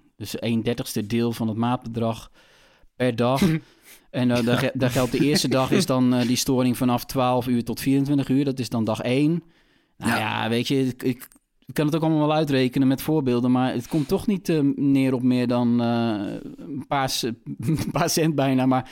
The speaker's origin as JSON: {"language": "Dutch", "country": "Netherlands", "said": "dat wij relatief veel geld betalen. Als Nederlanders voor onze internetverbinding"}